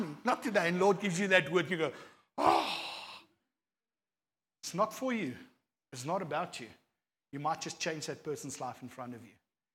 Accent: Edenvale, Gauteng, South Africa; But I'm from the Vale.

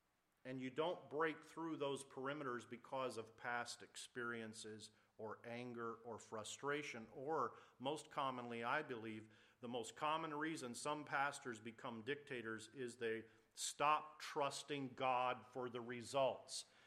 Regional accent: Alaska, United States; also born or lived in Phoenix, United States; And that's my hometown, but I was raised up here. Born in Arizona, raised in Alaska.

